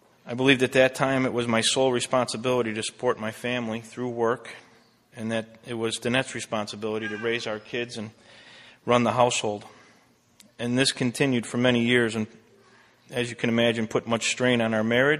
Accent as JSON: {"language": "English", "town": "Roselle", "region": "Illinois", "country": "United States", "tie": "born or raised there", "also_born_or_lived": "Chicago", "said": "I was born in Chicago. I grew up in Roselle. I was number 5 of 6 kids in a large Irish Catholic family."}